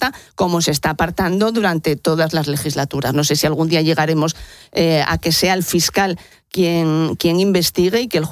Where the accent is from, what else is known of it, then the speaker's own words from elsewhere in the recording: Gijón, Asturias, Spain; Yo soy de Gijón y me gusta el frío, pero no tanto.